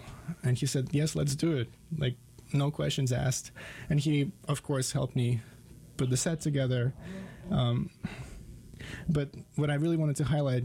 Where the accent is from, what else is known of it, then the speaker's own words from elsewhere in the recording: Moldova; I'm from Moldova, and he immediately knew where the country is.